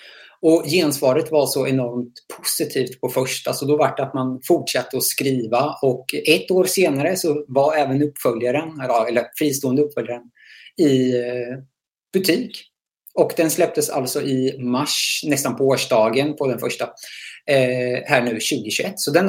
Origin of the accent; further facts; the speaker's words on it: Motala, Östergötland, Sweden; Jag är född och uppvuxen i Motala, tidigare kallad Lilla Chicago, eller ja, Motalas farligaste stad.